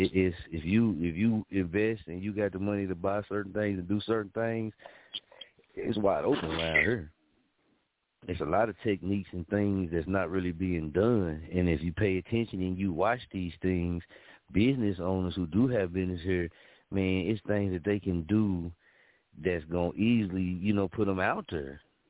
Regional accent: Muskogee, Oklahoma, United States; Even though it was few people here, you know what I mean, in my hometown, Muskogee, that was, you know, knew about Top on the Radio and stuff like that, man, when I was in Kansas.

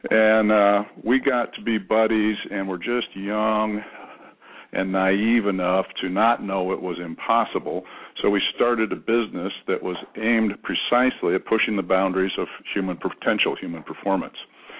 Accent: Washington, United States; Well, I grew up in Eastern Washington.

